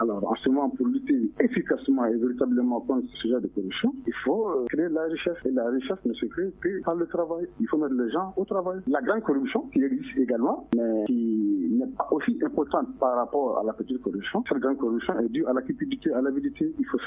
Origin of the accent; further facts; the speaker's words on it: Mali; chez nous au Mali ici